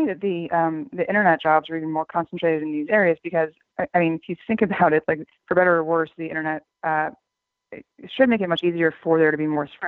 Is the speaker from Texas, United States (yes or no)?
yes; San Antonio, Texas, United States; now in Austin, United States; So I'm a journalist based in Texas, based in Austin, Texas. I'm from San Antonio, Texas.